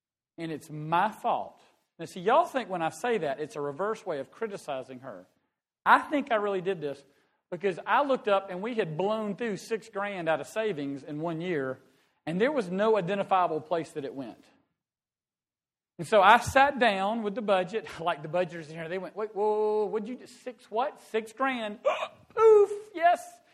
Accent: Lugoff, South Carolina, United States; I'm from Lugoff. I went to Clemson.

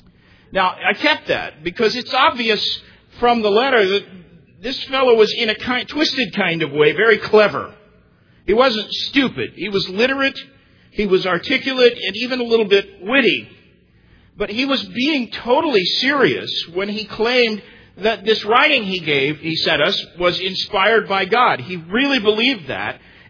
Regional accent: Tulsa, Oklahoma, United States; Tulsa, of course, is my hometown. So I watched some of this unfold.

